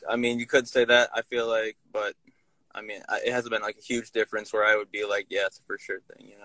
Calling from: Minnesota, United States; Minnesota right now. Just got some groceries from the co-op.

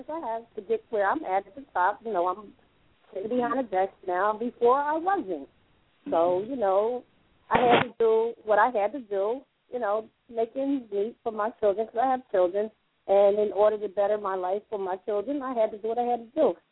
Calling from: Atlanta, Georgia, United States; And I'm calling from Atlanta, Georgia.

